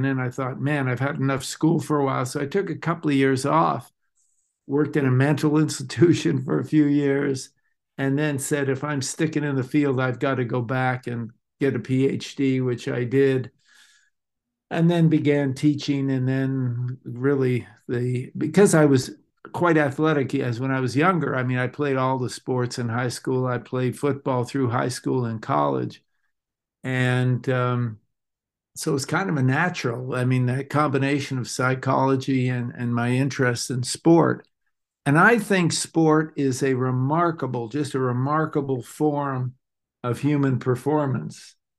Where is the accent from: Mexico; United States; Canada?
Canada; when I left Mississippi State, I moved back to Canada. I'm originally Canadian